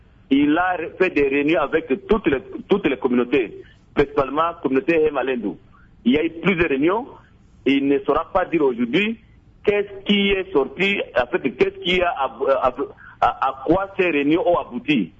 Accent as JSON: {"language": "French", "region": "Ituri", "country": "DR Congo", "tie": "born or raised there", "said": "Nous sommes nés et grandis à Ituri, même si on a la chance de vivre ailleurs au Congo."}